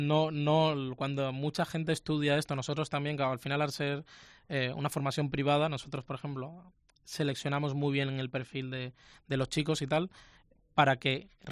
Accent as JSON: {"language": "Spanish", "country": "Cuba", "moved": "as an adult", "lives_now": "Spain", "said": "Yo soy cubano."}